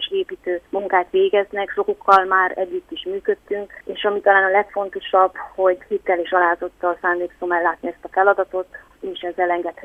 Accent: Slovenia; Ugye én szlovénban születtem és nőttem fel, ismerem ezeket a problémákat.

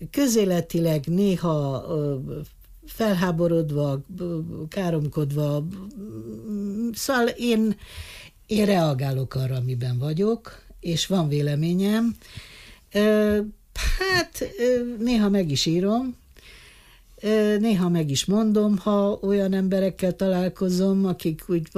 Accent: Bistrița, Bistrița-Năsăud, Romania; moved away; also born or lived in Beclean; Na, szóval tény az, hogy Betlemben születtem, de talán olyan 5 éves korom tájékában már Besztercére költöztünk.

